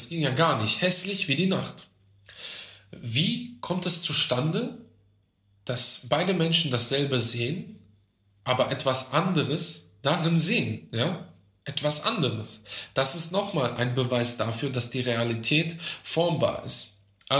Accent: Germany; Ich bin in Deutschland groß geworden, ich bin religiös eingestellt

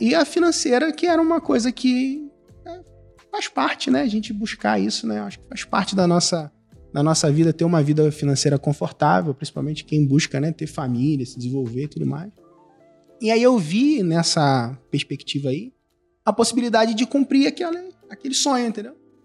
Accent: Cabo Frio, Rio de Janeiro, Brazil; Eu sou um rapaz de Cabo Frio, litoral do Rio.

